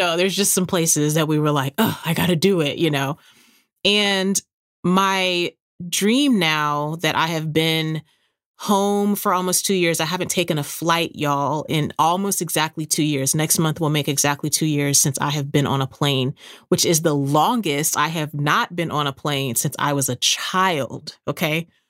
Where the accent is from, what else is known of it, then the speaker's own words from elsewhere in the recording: San Antonio, Texas, United States; Like, my hometown is San Antonio.